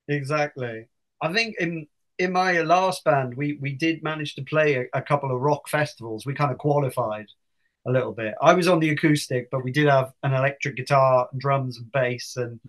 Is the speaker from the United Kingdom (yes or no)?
yes; United Kingdom; I'm British.